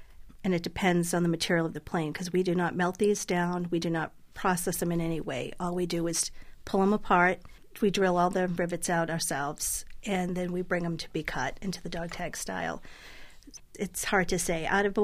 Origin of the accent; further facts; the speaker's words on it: Boston, Massachusetts, United States; also born or lived in Scottsdale; now in Tucson, United States; Yes, I'm from Boston.